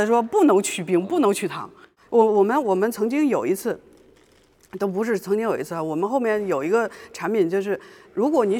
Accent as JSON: {"language": "Chinese", "town": "Poyang", "region": "Jiangxi", "country": "China", "tie": "born or raised there", "said": "我江西的那个鄱阳湖，知道吧？"}